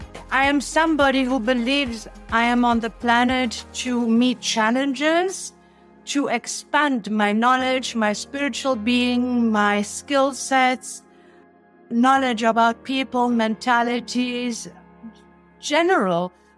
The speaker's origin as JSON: {"language": "English", "country": "Italy", "tie": "born or raised there", "also_born_or_lived": "Germany / Africa", "said": "I was raised in Italy and in Africa. I'm German born. I hardly lived there. So by the time I was six, I was speaking three languages pretty well. And I grew up in the Italy of the 70s"}